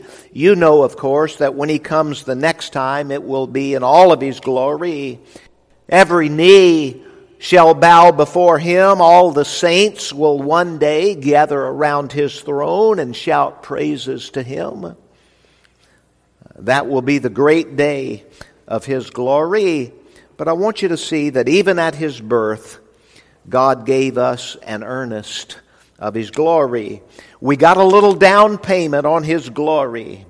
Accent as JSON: {"language": "English", "town": "Memphis", "region": "Tennessee", "country": "United States", "tie": "born there", "said": "I was born right here in Memphis in Methodist Hospital."}